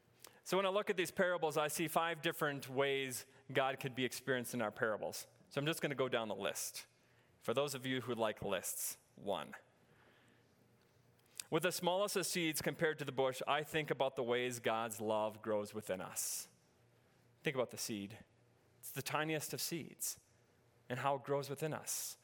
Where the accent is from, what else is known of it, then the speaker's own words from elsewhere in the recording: North Dakota, United States; I grew up in North Dakota, and again, there's different kind of grass here.